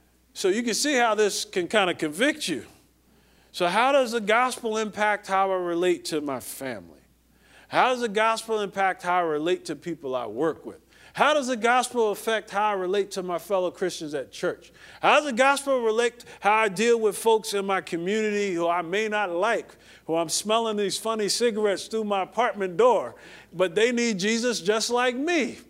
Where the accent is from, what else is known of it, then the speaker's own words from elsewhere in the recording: New Jersey, United States; We used to have a name for that where I grew up in Jersey.